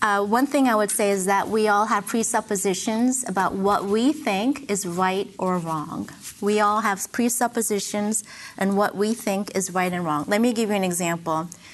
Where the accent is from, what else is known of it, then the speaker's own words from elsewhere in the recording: East Coast, United States; Like, I grew up on the East Coast, and then I went to the West Coast